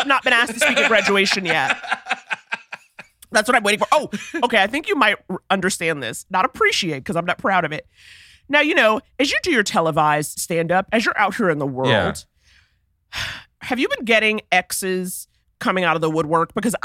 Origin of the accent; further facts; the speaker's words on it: Harlem, New York, United States; I grew up in Harlem. People go, ooh, fancy. And I'm like, honey, I'm from a pre-Red Rooster Harlem.